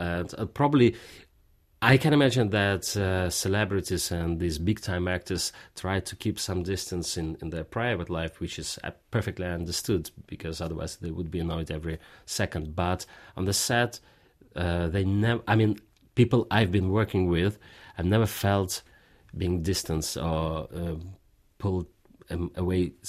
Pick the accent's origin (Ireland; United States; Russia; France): Russia; accent: Russian; English is a second language; No, it is impossible to emphasize my Russian accent because it's already at its top.